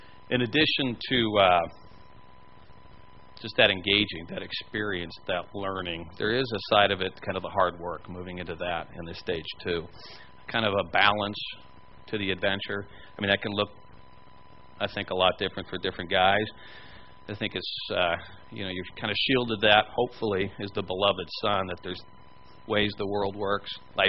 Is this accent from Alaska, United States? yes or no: yes; Juneau, Alaska, United States; You know, for my story, growing up in Alaska, I mean, it was mountains, the town of Juneau, the ocean. And 30 miles of road end to end, you couldn't drive out of town.